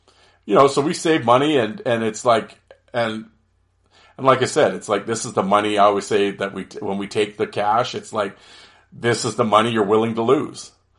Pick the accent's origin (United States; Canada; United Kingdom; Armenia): Canada; But being Canadian, I get that back.